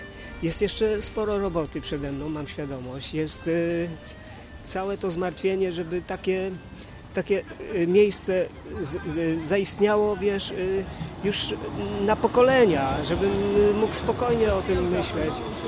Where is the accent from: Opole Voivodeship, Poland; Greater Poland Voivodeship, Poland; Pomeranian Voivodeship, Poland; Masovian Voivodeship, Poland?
Greater Poland Voivodeship, Poland; Poznań; inny trochę niż my, poznaniacy